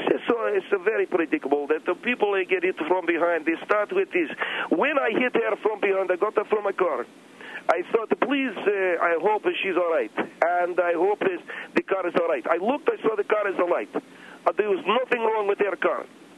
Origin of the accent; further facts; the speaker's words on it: Alexandria, Alexandria Governorate, Egypt; now in United States; I come from Alexandria, Egypt. I lived in this country for 3 years.